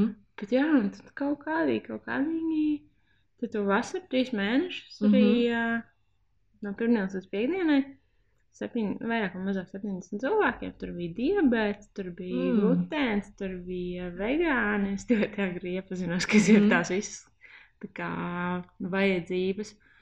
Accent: Jelgava, Zemgale, Latvia; es esmu no Jelgavas, un mēs gribējām stopēt uz Rīgu

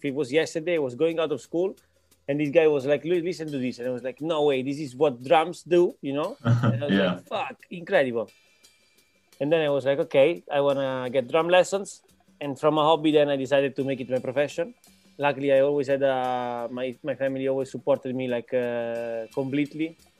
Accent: Italy; English is a second language; moved away as an adult; now in Rotterdam, Netherlands; drummer of … composer as well. I come from Italy. I studied in Rotterdam, which is the city where I live now.

